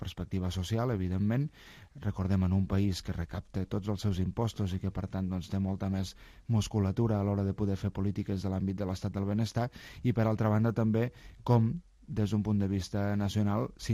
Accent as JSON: {"language": "Catalan", "region": "Catalonia", "country": "Spain", "said": "des d'un punt de vista també dels nostres estrictes interessos com a catalans també és positiu"}